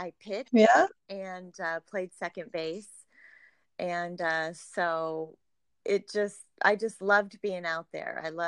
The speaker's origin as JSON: {"language": "English", "town": "Sioux Falls", "region": "South Dakota", "country": "United States", "tie": "born or raised there", "moved": "as an adult", "said": "Well, I grew up in Sioux Falls, South Dakota. Born and raised, lived there nearly my entire life, except for a couple of years ago. My husband had a job transfer, and now we are just over the border in Iowa."}